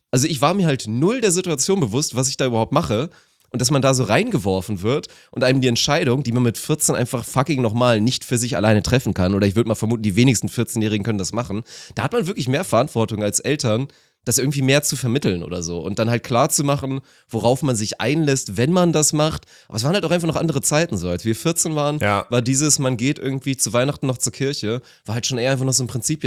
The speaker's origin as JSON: {"language": "German", "region": "Northern Germany", "country": "Germany", "said": "Ich bin aus dem Norden, da ist niemand."}